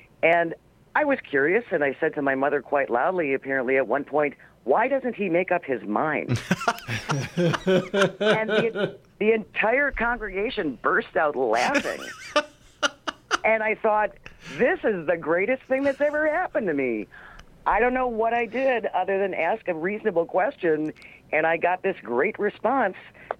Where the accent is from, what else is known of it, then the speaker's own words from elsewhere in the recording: Hartford, Wisconsin, United States; I was born in Hartford, Wisconsin. I was the youngest of six children. Our father was a mortician. We grew up upstairs.